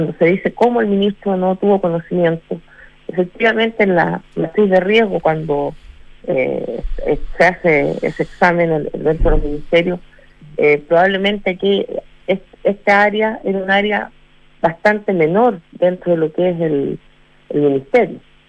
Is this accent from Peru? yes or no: no; Chile; todos nos sentimos defraudados como chilenos de que ocurran hechos como este